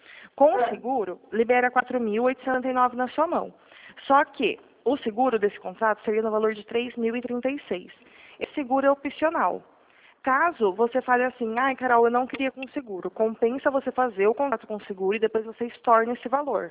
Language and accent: Portuguese; Piracicaba, São Paulo, Brazil; nós somos de Piracicaba.